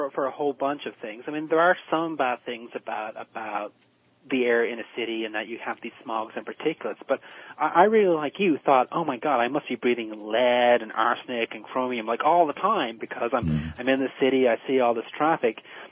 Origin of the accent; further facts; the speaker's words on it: Dublin, Leinster, Ireland; And my hometown of Dublin also have that sort of basin effect where you get this horrible smog.